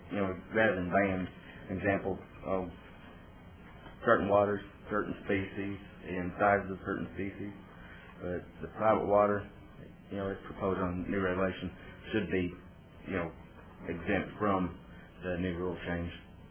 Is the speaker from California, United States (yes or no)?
no; Gordon, Texas, United States; I'm from Gordon. It's a small town in north central Texas.